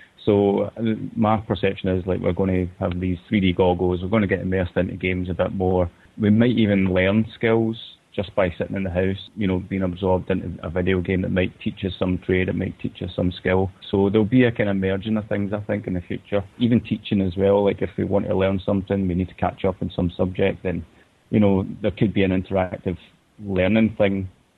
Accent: Glasgow, Scotland, United Kingdom; I'm on the art and animation course and I'm from Glasgow in Scotland.

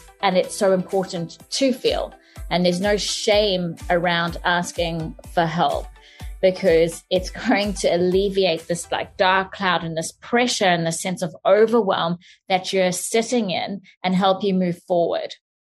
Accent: South Africa; now in Australia; I'm South African. I live in Australia.

